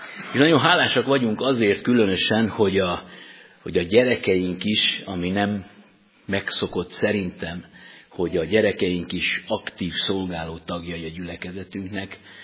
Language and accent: Hungarian; Sovata, Mureș County, Romania; Egy erdélyi kisvárosba születtem, egy fürdővárosba, Szovátán, átlag reformátusnak mondható családban nőttem fel